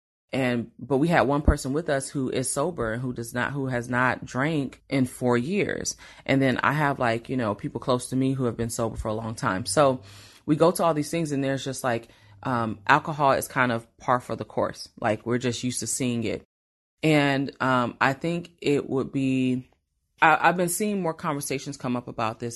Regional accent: the South, United States; Or we can just talk regular and be like, you know, if I'm from the South, so if I talk without doing all that, then this is how I sound.

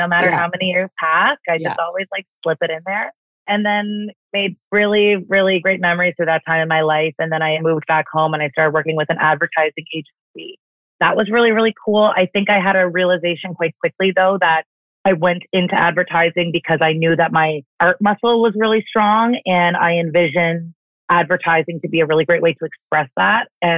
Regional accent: Dartmouth, Nova Scotia, Canada; I am from Dartmouth, Nova Scotia, born and raised. I have tons of Cape Breton connections.

